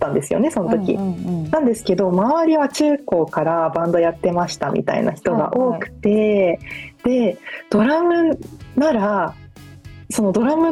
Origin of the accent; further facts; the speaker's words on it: Okinawa, Japan; なかなかちょっと希望するところが叶わずに地元に帰ったっていうのが